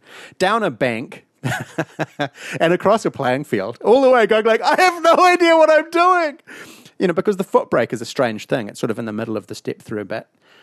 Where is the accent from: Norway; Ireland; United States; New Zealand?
New Zealand; Auckland; I'm from Auckland. I don't live here.